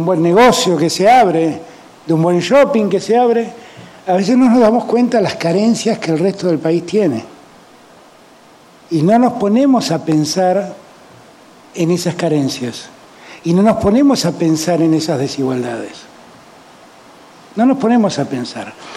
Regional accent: Buenos Aires, Argentina; yo, que vengo allá de Buenos Aires, soy un porteño consumado

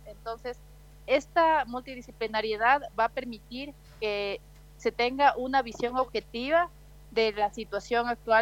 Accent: Ecuador; y, bueno, soy de Ecuador.

